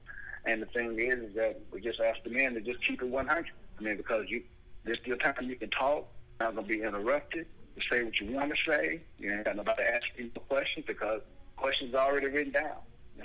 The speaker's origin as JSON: {"language": "English", "town": "Buffalo", "region": "New York", "country": "United States", "tie": "born there", "said": "I was born in Buffalo"}